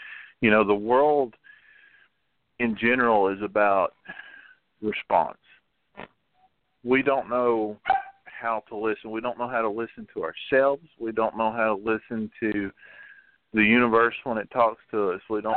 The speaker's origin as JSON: {"language": "English", "region": "Tennessee", "country": "United States", "lives_now": "Asheville, United States", "said": "I'm originally from Tennessee, so coming to Base Mountain is, you know, that's a homecoming for me. But in my early years, I grew up in the woods."}